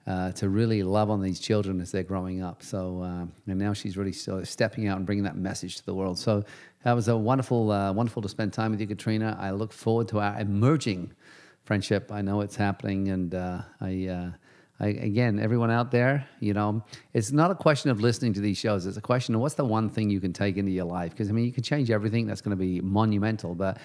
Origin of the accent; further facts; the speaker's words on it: England, United Kingdom; Of course, I am from England originally, so.